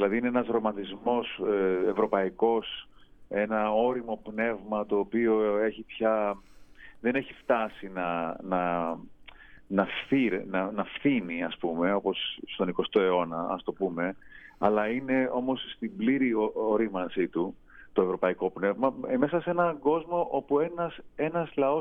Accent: Greece; έχουμε σαν Έλληνες

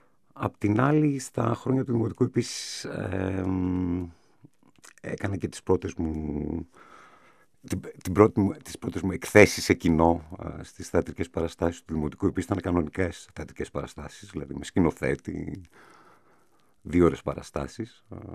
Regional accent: Athens, Attica, Greece; Γεννήθηκα στην Αθήνα, μεγάλωσα στο Κουκάκι, σε μια περιοχή που νιώθω και πάρα πολύ καιρός που μεγάλωσα εκεί.

